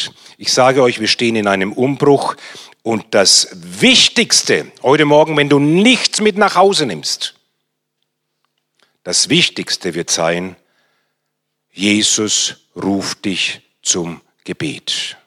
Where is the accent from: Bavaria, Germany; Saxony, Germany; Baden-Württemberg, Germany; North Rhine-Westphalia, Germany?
Bavaria, Germany; Bamberg; Ich bin in Bayern groß geworden, okay? Bin Franke, komme aus Bamberg. So, ich kenne die katholische Kirche. Ich bin in der katholischen Kirche groß geworden